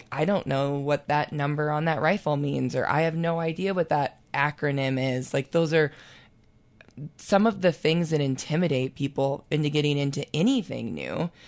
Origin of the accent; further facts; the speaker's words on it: Idaho, United States; And I am from North Idaho, where it's very, like, dense pine forests, and there's white-tailed deer is really all that is up there for hunting.